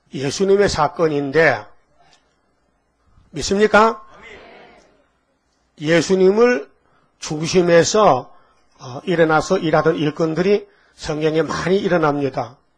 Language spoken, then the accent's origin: Korean; Yecheon, North Gyeongsang, South Korea; 저 우리 고향에 가면요. 예천군이라는 데 있어요.